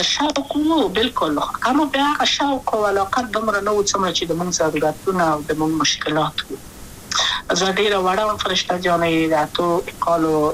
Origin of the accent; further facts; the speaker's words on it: Kabul, Afghanistan; also born or lived in Wardak; د کابل په تختپل سیمه کې یم او لویا شویم کابل کې هم مکتب می دولسم په کابل ښار خیرخانه مینه اهلی سی مریم کې ما آتا دولسم پوری پرځ دا کړو